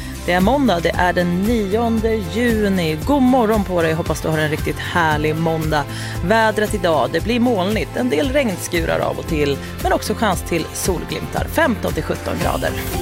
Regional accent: Stockholm County, Sweden; det var jättedimmigt bortåt Roslagen där jag kommer ifrån.

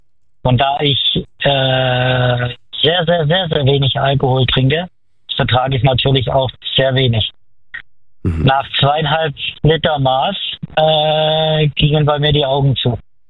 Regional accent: Calw, Baden-Württemberg, Germany; Aus Calw.

